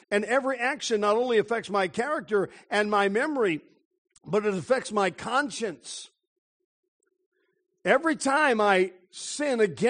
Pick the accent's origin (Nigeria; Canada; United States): United States; Denver, Colorado; I was raised in Denver, Colorado, and there's a place right outside of Denver in the foothills of the Rocky Mountains called Red Rocks.